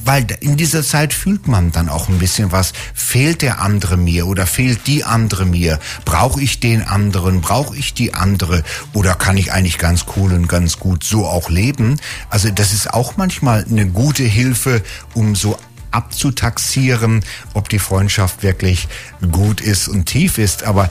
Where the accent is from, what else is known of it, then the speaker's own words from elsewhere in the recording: Northern Germany, Germany; Wir Norddeutschen zum Beispiel, ich bin Norddeutscher, ich bin anders als ein Bayer, obwohl ich auch Deutscher bin.